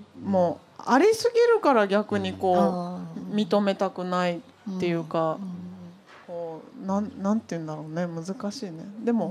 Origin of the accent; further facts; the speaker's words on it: Nishi-Azabu, Tokyo, Japan; 日本の近所の幼稚園に入れようとしたら、私は西麻布で育ったんですけど